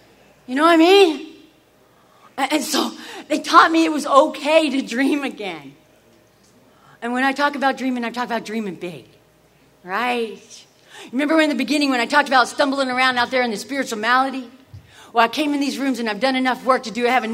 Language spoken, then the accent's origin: English; Phoenix, Arizona, United States; I'm a junkie from South Phoenix that lived in a box